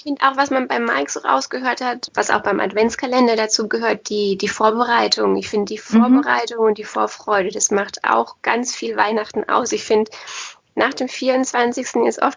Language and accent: German; Baden-Württemberg, Germany; ich komme ja auch aus Baden, nicht aus Württemberg